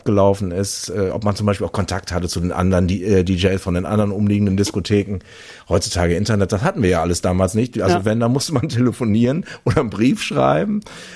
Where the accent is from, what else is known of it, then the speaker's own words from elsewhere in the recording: Lingen, Lower Saxony, Germany; also ich komme aus Lingen, die anderen beiden nicht